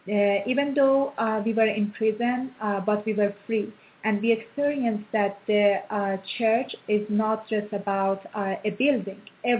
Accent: Iran; I'm from Iran, too. We both converted to Christianity 14 years ago.

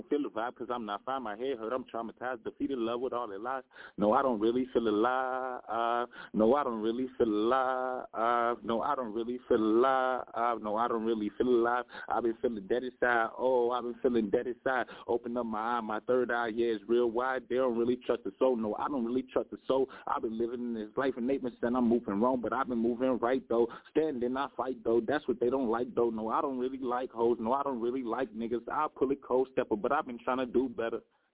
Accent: Minnesota, United States; I'm from Minnesota.

